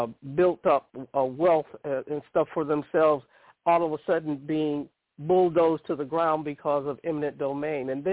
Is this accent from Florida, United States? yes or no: yes; Florida, United States; my mother's from Alabama, but I grew up in Florida